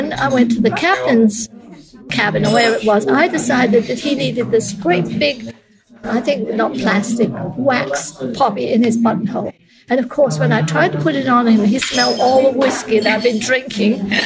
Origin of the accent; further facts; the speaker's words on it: South West England, United Kingdom; I'm from Somerset.